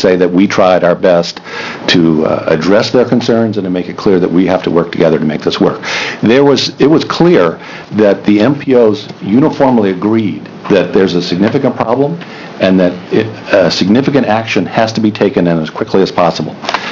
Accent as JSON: {"language": "English", "region": "Virginia", "country": "United States", "tie": "born or raised there", "said": "I grew up in Virginia."}